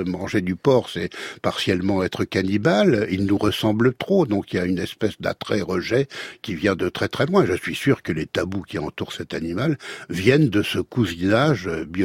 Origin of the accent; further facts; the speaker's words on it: Normandy, France; Je suis normand d'origine et breton de cœur.